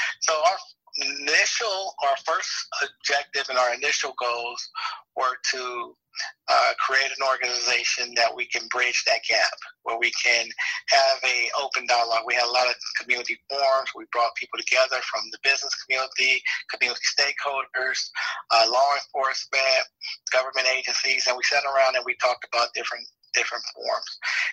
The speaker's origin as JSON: {"language": "English", "town": "Los Angeles", "region": "California", "country": "United States", "tie": "born or raised there", "said": "We all grew up in South LA. I grew up in South LA."}